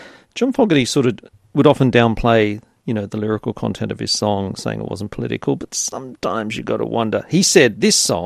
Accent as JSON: {"language": "English", "town": "Sydney", "region": "New South Wales", "country": "Australia", "tie": "born or raised there", "said": "this is growing up in Sydney suburbia in the 70s"}